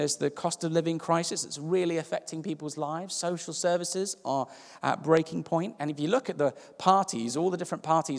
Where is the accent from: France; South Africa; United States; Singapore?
South Africa; I grew up in South Africa. I grew up where the beaches are actually decent, on the east coast of South Africa.